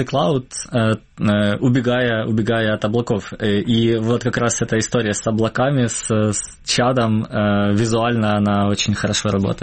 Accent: Donbas, Ukraine; А я вырос на Донбассе, поэтому логичным было вернуться

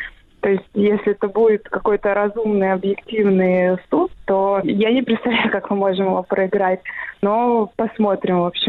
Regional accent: Saint Petersburg, Russia; А я, поскольку коренная петербурженка

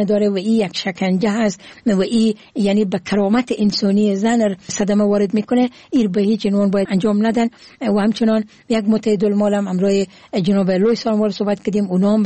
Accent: Herat, Afghanistan; چون امی زادگاه من هرات هست

